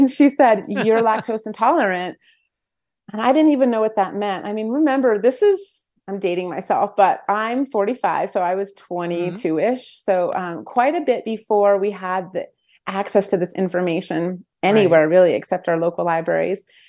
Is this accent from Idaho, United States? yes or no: yes; Idaho, United States; So even though I left, and honestly, I was a little afraid to tell people I was from Idaho, because no one understood how beautiful and amazing the state is.